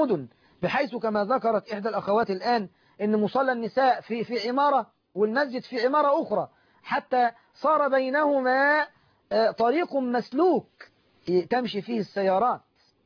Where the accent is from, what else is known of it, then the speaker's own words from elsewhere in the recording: Egypt; الطعام المشهور في بلدنا مصر